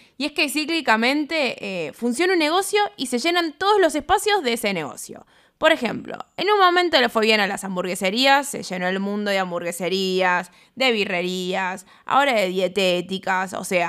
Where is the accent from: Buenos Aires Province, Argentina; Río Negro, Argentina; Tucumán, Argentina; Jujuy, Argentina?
Tucumán, Argentina; O bueno, como yo que soy tucumana, ¿no?